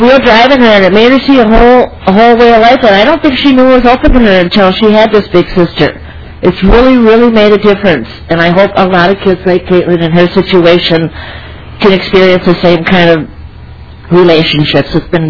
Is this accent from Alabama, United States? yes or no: no; St. Paul, Minnesota, United States; Mr. Chair, and I'm from St. Paul.